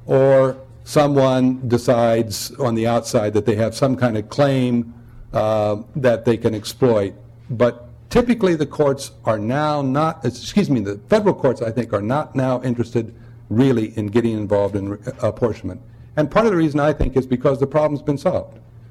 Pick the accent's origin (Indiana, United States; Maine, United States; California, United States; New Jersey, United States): Indiana, United States; Now, in my home state of Indiana, they did a beautiful job of this.